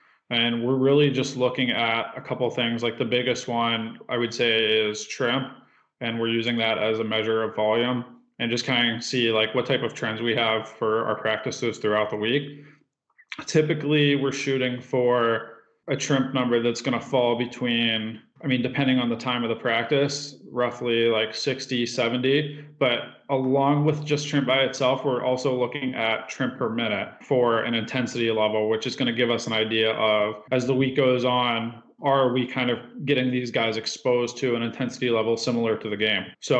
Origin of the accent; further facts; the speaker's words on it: Pittsburgh, Pennsylvania, United States; I grew up in Pittsburgh and played hockey myself, so Jaromir Jagr was my favorite player.